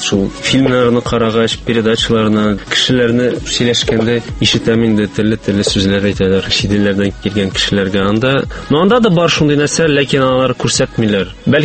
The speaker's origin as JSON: {"language": "Tatar", "town": "Kazan", "region": "Tatarstan", "country": "Russia", "tie": "born or raised there", "also_born_or_lived": "Turkey / United States", "moved": "as an adult", "said": "мин Казанда тудым, монда үстем, төрек лицеенда укыдым."}